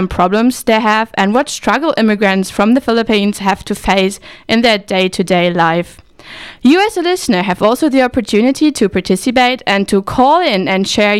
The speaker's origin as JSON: {"language": "English", "country": "Germany", "second_language": "English", "lives_now": "United Kingdom", "said": "I'm a foreign student, I'm very curious and excited about the outcomes of this show. I'm from Germany, but living and studying in the UK, and at the moment I'm in Vancouver."}